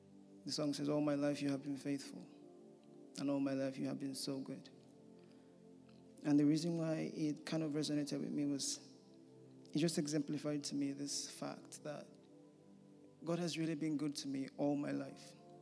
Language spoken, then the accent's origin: English; Nigeria; moved away as an adult; I'm from Nigeria originally. I came here last year to do a master's program in law